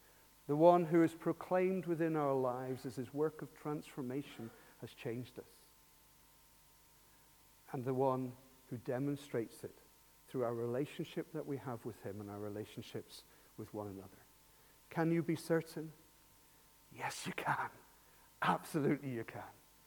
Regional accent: Ireland; I was raised in Catholic Ireland, where constantly you're talked about the separation from God.

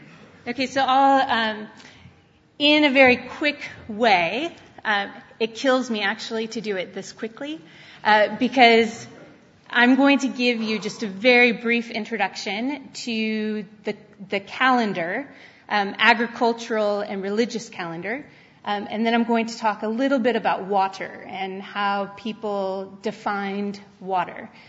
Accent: United States; now in Israel; I am obviously American. However, I have been living in Israel for the last 5 years.

